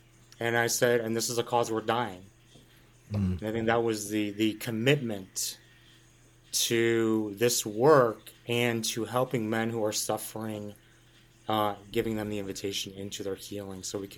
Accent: Dayton, Ohio, United States; I'm from Dayton, Ohio.

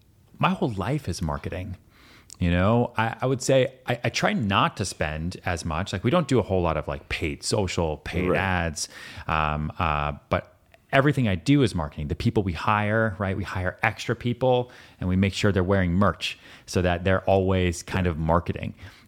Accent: Massachusetts, United States; now in New York City, United States; I didn't want to go to Los Angeles because I grew up outside Boston and LA was just way too far.

